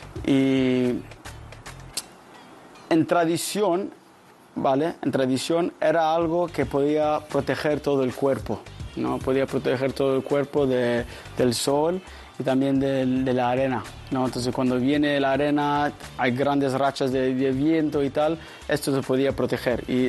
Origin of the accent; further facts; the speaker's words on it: Qatar; Yo tengo 28 años, soy de Qatar, como pueden ver. Y bueno, mi madre es de Uruguay y mi abuela es de Barcelona, entonces en casa pues siempre hemos hablado en español y por eso aprendí.